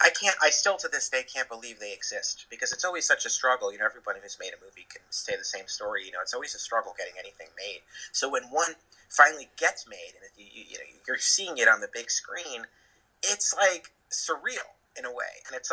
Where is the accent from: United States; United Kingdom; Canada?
United States; New Jersey; We were both growing up in New Jersey, like about an hour on the outskirts of New York City, suburban areas.